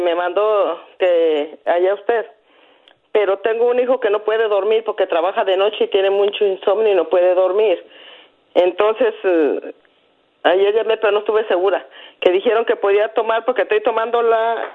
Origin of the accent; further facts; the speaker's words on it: Zacatecas, Mexico; No, soy de Mazacatecas, México.